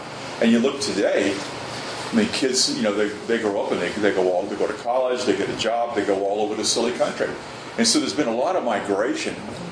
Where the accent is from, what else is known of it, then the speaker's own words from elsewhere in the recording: New Orleans, Louisiana, United States; If you look at a big city, like I was raised in New Orleans, you couldn't go 5 blocks without running into a Catholic church somewhere, you know.